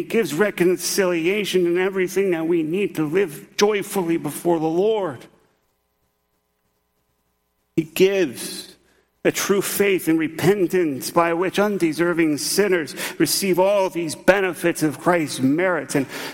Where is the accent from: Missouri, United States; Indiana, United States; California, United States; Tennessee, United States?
Indiana, United States; when I was still living in Indiana, my hometown got nailed by, I think it's the downburst of wind.